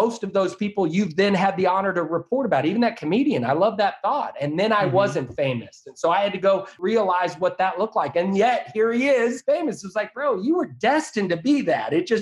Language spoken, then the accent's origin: English; Texas, United States; I'm a Texan, so I had Dallas Cowboys and the Texas Rangers.